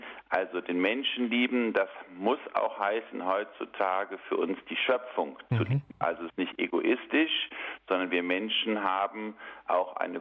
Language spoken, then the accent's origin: German; Cologne, North Rhine-Westphalia, Germany; Ich bin ja Kölner.